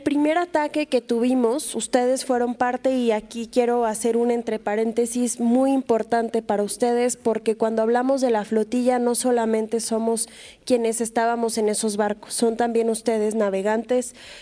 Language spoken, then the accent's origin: Spanish; Nayarit, Mexico; si bien soy mexicana, como ustedes también viví el sexenio de Felipe Calderón, yo en Nayarit, la frontera entre Sinaloa y Jalisco